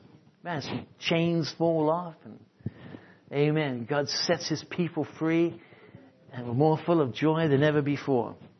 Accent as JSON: {"language": "English", "region": "England", "country": "United Kingdom", "said": "I'm an Englishman. That's what happens."}